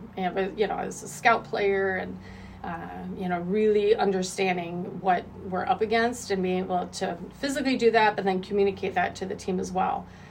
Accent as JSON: {"language": "English", "region": "Illinois", "country": "United States", "tie": "born or raised there", "said": "Growing up in Illinois, I played for a high-level club team in that area, and there's a lot of talent."}